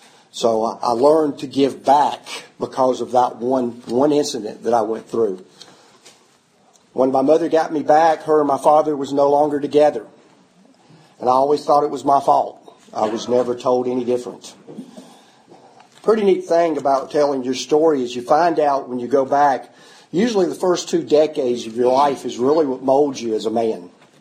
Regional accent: Doraville, Georgia, United States; I grew up in Doraville, and in Doraville in the 70s, you only had one thought of mine.

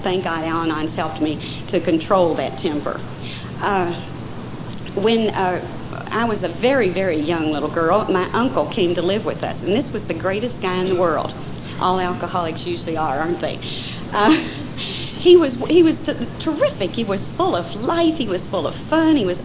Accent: Louisville, Kentucky, United States; I'm from Louisville, Kentucky.

